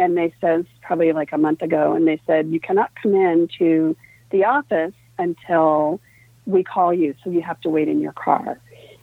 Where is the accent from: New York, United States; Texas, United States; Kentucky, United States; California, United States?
New York, United States; So it really, as a New Yorker, it breaks my heart to see what's going on.